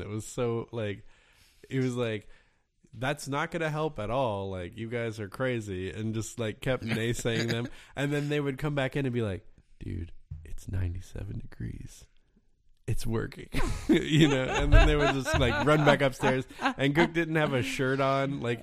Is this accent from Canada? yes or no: no; Florida, United States; That's my home state.